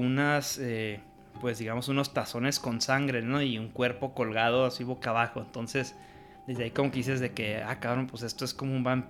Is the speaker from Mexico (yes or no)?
yes; Mexico; creo que es justo que hablemos de él, sobre todo siendo mexicano, ¿verdad?